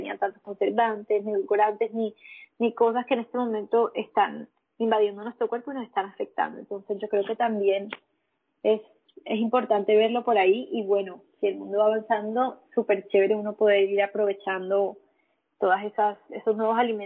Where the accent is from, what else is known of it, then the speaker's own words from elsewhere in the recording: Montería, Córdoba, Colombia; estaba en Montería, que es de donde soy, donde vivo, donde vivía, perdón, en ese tiempo.